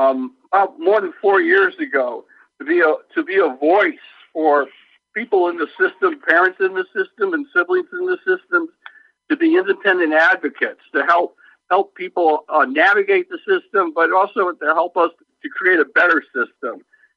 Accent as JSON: {"language": "English", "town": "Middletown", "region": "Rhode Island", "country": "United States", "said": "I'm from Middletown, Rhode Island."}